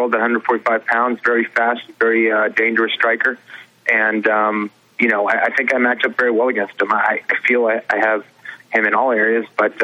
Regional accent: Boston, Massachusetts, United States; I'm one guy from Boston, you know, against the whole city of Vancouver.

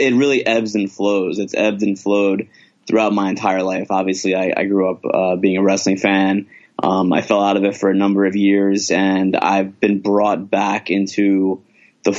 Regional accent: Queens, New York, United States; I'm from Queens, so it was a short trip down Queens Boulevard for me to check that out.

